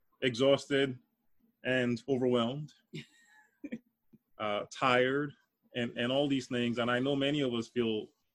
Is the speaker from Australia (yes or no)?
no; Nigeria; also born or lived in New York City, United States; now in United States; I was born in Brooklyn. I am Nigerian. I grew up in Nigeria, and I've lived most of my life here at this point.